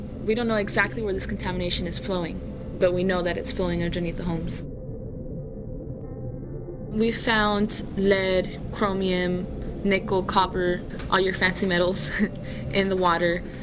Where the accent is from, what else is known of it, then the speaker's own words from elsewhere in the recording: Pacoima, California, United States; I've been living in Pacoima for 24 years, and I really wasn't aware of all this. Growing up in Pacoima, I went to Pacoima Junior High School also.